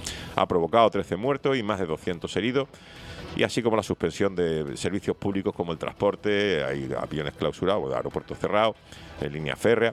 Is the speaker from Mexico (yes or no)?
no; Spain; qué torpes somos los españoles